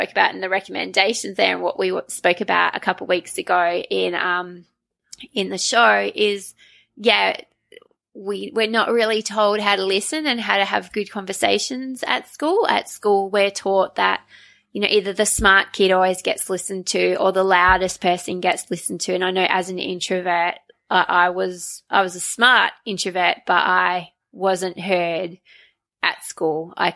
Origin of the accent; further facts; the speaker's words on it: Australia; also born or lived in Trinidad and Tobago; We had the lives where I was born in Trinidad and Tobago in the Caribbean, and when we lived there, we had money, and then we moved to Australia, and then we didn't.